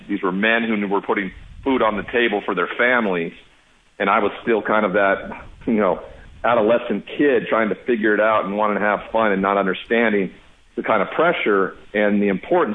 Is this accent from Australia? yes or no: no; Montana, United States; I'm from Montana. That's the biggest hurdle to ever get over.